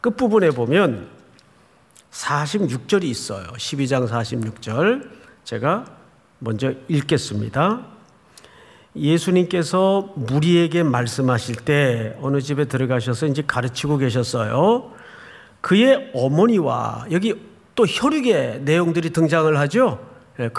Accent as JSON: {"language": "Korean", "region": "Gyeongsang", "country": "South Korea", "lives_now": "Seoul, South Korea", "said": "제 언어 속에서 말투 속에서 경상도 사람 티가 전혀 안 나죠? 안 납니다. 자. 그럼 제 고향은 어딜까요? 서울에서 지금 50년 넘게 살았단 말이에요."}